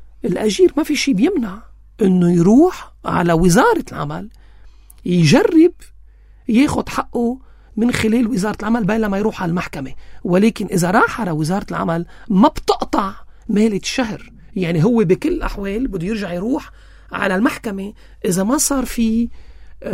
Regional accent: Syria; ايه انا سوري هون

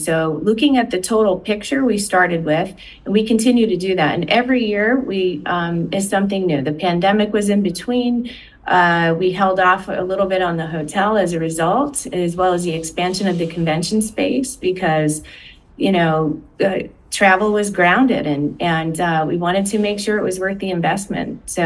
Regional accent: New England, United States; There's no humidity. I grew up in New England. It's gorgeous out here.

